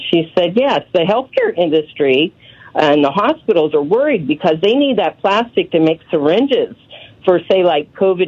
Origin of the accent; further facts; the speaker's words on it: Pennsylvania, United States; I'm from Pennsylvania. This is for your Pennsylvania listeners. I'm in northwestern Pennsylvania.